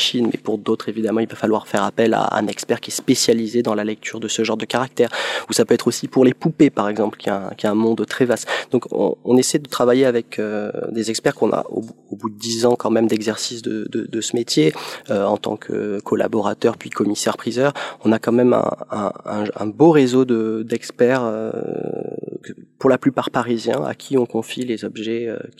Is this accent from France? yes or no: yes; Montpellier, Occitanie, France; born there; c'est grâce à Internet que j'ai pu revenir dans la région, puisque je suis né à Montpellier.